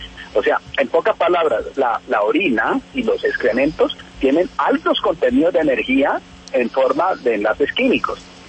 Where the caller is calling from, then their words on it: Manizales, Caldas, Colombia; Yo nos vinimos de Pasto hasta Manizales. Y a propósito, en este momentico estoy en Manizales.